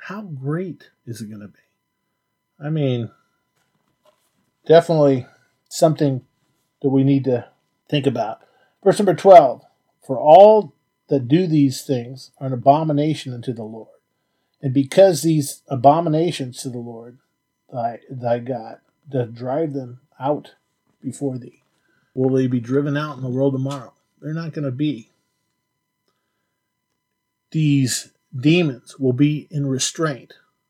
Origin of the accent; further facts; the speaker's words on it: San Jose, California, United States; I mean, I grew up in the San Jose area, and I couldn't believe that house.